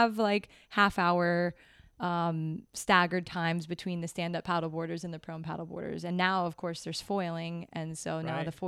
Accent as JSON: {"language": "English", "region": "Florida", "country": "United States", "tie": "born or raised there", "said": "And so we grew up in Florida, not with sailboats, but on boats."}